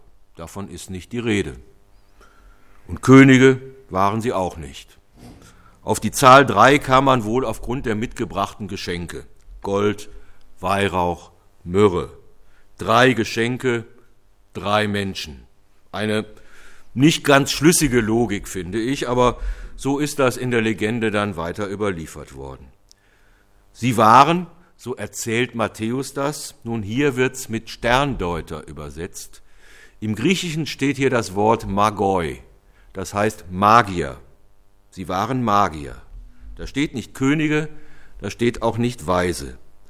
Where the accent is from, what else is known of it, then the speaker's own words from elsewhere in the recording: Cologne, North Rhine-Westphalia, Germany; Drei Kronen zieren das Wappen meiner Heimatstadt Köln.